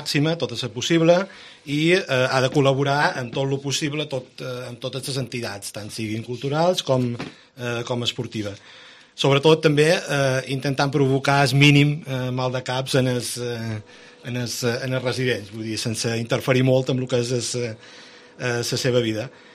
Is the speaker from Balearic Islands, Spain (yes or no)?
yes; Ferreries, Balearic Islands, Spain; com has dit, jo tinc 44 anys, som de Ferreries